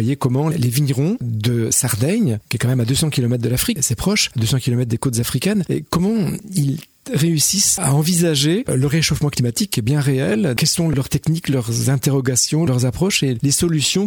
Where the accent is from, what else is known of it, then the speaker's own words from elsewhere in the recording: Pays de la Loire, France; je suis né en Mayenne, dans un village. Mes parents étaient artisans, menuisiers pour mon père et couturière pour ma mère. Et puis j'ai grandi à la campagne